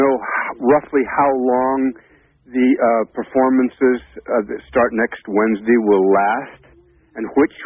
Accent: Nevada City, California, United States; I'm from Nevada City, but I just heard the hour on the radio.

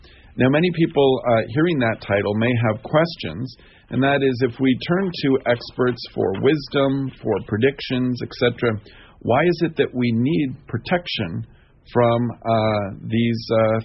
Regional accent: Washington, District of Columbia, United States; When I grew up in Washington, D.C.

